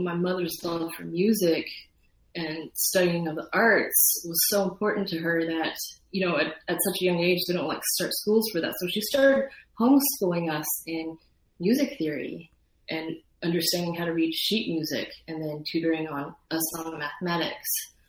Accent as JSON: {"language": "English", "town": "Tucson", "region": "Arizona", "country": "United States", "tie": "born or raised there", "said": "I grew up in Tucson, Arizona"}